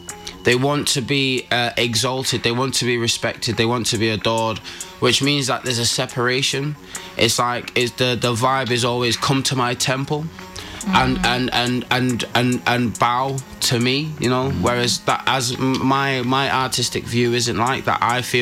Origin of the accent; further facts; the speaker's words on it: Manchester, North West England, United Kingdom; as a Mancunian, someone who's like from Manchester